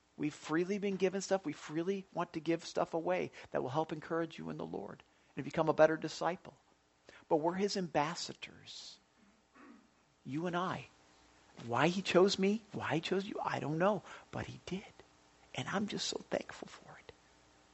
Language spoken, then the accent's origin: English; United States; Listen, I'm very proud to be an American. I'm very thankful for being American.